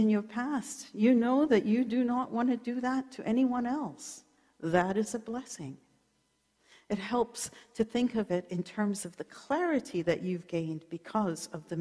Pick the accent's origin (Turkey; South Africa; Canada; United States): South Africa; born there; Some of you may know I was born in South Africa